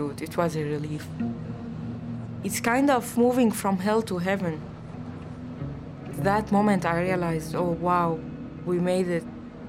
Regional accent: Aleppo, Aleppo Governorate, Syria; English is a second language; I'm a violinist from Aleppo, Syria.

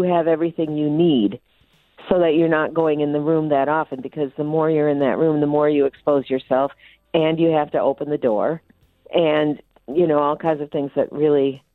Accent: Wisconsin, United States; Didn't matter if I was from Wisconsin, it didn't matter where my license was

